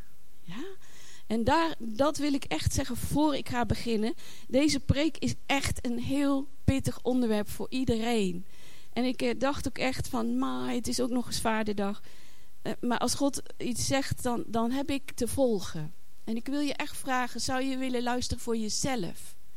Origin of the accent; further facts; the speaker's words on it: Deventer, Overijssel, Netherlands; ik kom uit Deventer. Ik ben getrouwd met Giovanni